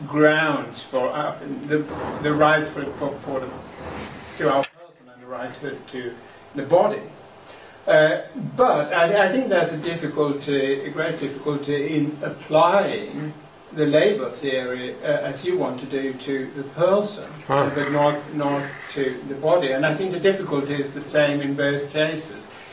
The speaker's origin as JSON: {"language": "English", "country": "Sweden", "second_language": "English", "said": "Since I come from Sweden"}